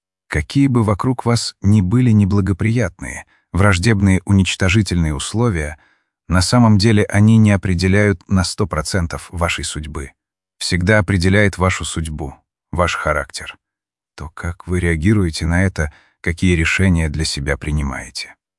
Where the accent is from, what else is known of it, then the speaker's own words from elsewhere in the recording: Yekaterinburg, Sverdlovsk Oblast, Russia; я из Екатеринбурга, мне 17 лет.